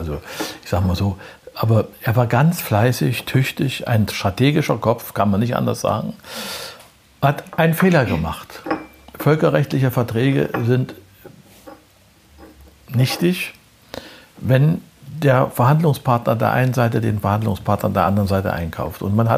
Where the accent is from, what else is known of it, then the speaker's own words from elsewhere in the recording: Prora, Mecklenburg-Vorpommern, Germany; born there; In Prora bin ich geboren. Dann ist mein Vater ja Offizier in der NVA gewesen und die mussten immer umziehen. Dann bin ich ständig in neue Klassen gekommen, in Warnemünde-Hodine zur Schule gegangen.